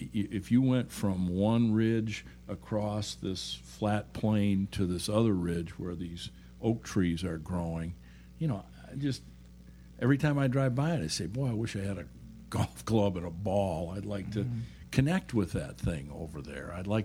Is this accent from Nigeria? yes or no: no; United States; I mean, as an American, if you're keeping score, you're just devastated, you know.